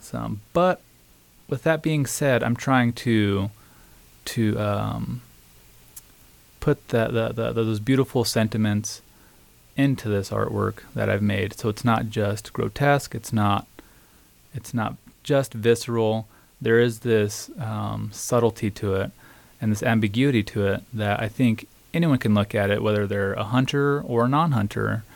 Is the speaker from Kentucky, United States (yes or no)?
no; Gallup, New Mexico, United States; I'm from Gallup, New Mexico.